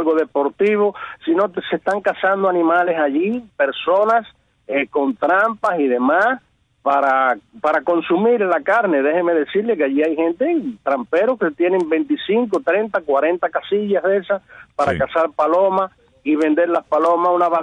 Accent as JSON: {"language": "Spanish", "town": "Puerto Padre", "region": "Las Tunas", "country": "Cuba", "said": "De Puerto Padre, Las Tunas."}